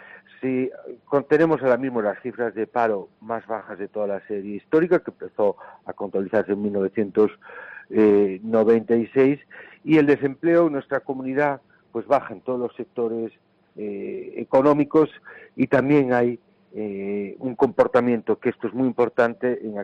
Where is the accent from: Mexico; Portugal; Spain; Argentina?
Spain; Galicia; yo creo que como gallegos que nos sentimos orgullosos